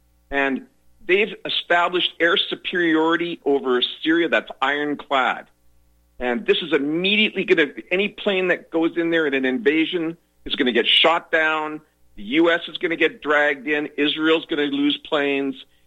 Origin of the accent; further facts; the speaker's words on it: Canada; I'm a Canadian.